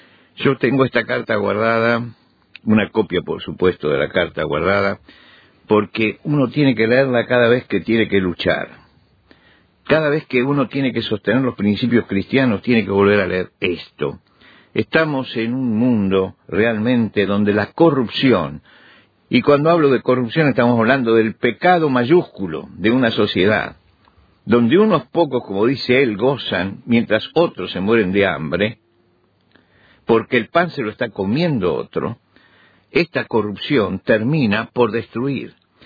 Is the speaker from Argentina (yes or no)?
yes; Argentina; en mi país, Argentina